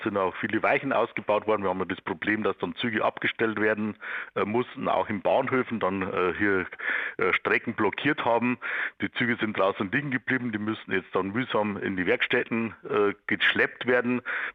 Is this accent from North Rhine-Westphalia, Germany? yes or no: no; Bavaria, Germany; now in Munich, Germany; Ich komme ja beheimatet aus dem Bayerischen Wald, bin ich natürlich Winter gewohnt.